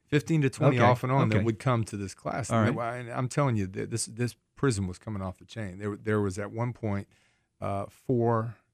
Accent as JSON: {"language": "English", "town": "Atlanta", "region": "Georgia", "country": "United States", "tie": "born or raised there", "said": "But I grew up here in Atlanta. I've been here over 50 years."}